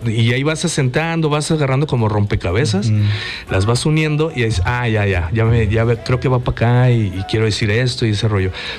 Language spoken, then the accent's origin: Spanish; Morelos, Mexico; soy muy orgulloso de ser mexicano, de mi tierra, de mi estado, Morelos